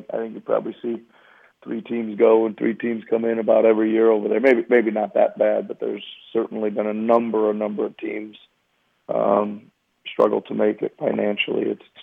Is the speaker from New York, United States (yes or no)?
no; Iowa, United States; You know, I grew up in Iowa, and it was really fortunate.